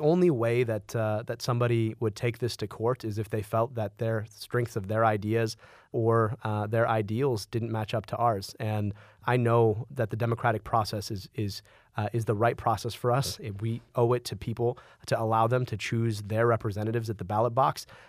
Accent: Detroit, Michigan, United States; when I was appointed Commissioner of Health in the city of Detroit, had the opportunity to serve my hometown, and now hoping to serve as governor.

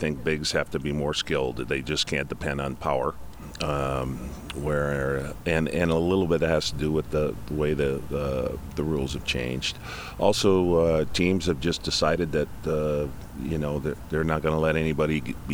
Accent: St. Anne, Illinois, United States; You know, I grew up in St. Anne, and our basketball team had some success there

